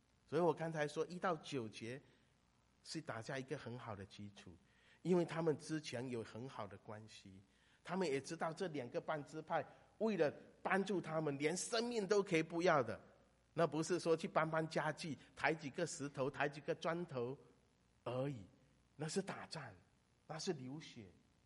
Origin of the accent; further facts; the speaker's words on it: Fujian, China; 所以我们在找我们的根在哪里。